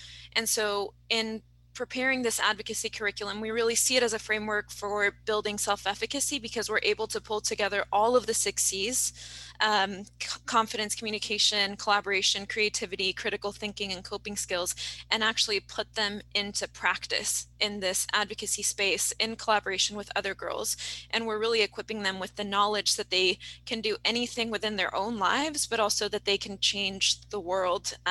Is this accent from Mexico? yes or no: yes; Mexico; the place that feels the most essential to go back to is my childhood in Mexico